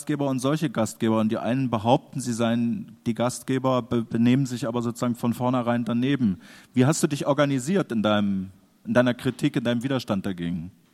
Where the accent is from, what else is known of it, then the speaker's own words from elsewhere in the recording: East Germany, Germany; Wir kommen beide aus dem Osten.